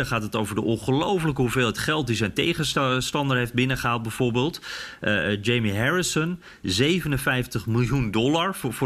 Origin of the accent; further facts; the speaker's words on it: Netherlands; Maar tegelijkertijd denk ik dat wij als Nederlanders toch wel hem eerder zouden denken van, wacht even, waarom is die man beter dan ik?